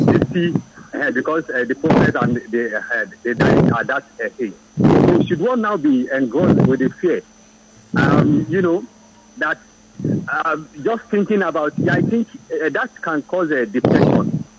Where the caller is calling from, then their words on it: Lagos, Nigeria; I'm calling from Malakoko, Lagos.